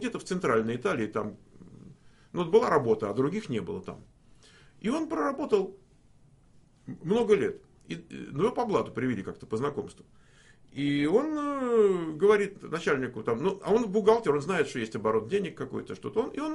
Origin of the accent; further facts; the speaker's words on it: Moscow, Russia; тут втроем сидели я из Москвы